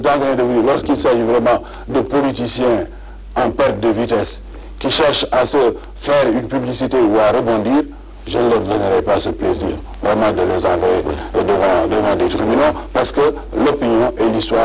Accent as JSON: {"language": "French", "country": "Senegal", "said": "Non, non. Nous sommes tous des Sénégalais. Nous avons quand même des valeurs à défendre."}